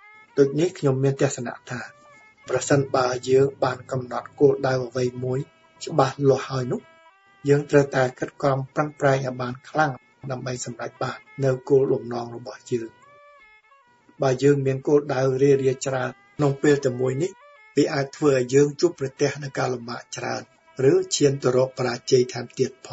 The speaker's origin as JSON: {"language": "Khmer", "region": "Siem Reap", "country": "Cambodia", "tie": "born or raised there", "said": "ស្រុកកំណើតរបស់ខ្ញុំស្របតាមក្តីប្រាថ្នារបស់ខ្ញុំកាលពីមុននោះខ្ញុំបានដឹងថាខ្ញុំមានសមត្ថភាពអាចប្រឡងប្រជែងយកលេខរៀងខ្ពស់ដើម្បីបានជ្រើសរើសទីកន្លែងធ្វើការដូចចិត្តឬអត់ទេព្រោះខេត្តសៀមរាបរបស់ខ្ញុំមានបេក្ខជនច្រើន"}